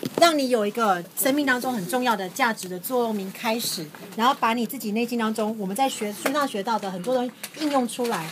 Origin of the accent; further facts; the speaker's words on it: Taiwan; 我觉得我们台湾人是可以